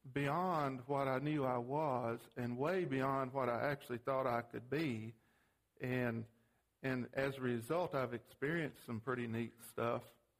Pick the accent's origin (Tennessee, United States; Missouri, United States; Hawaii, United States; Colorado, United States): Tennessee, United States; I grew up in Tennessee, and we weren't poor, but we didn't have any money.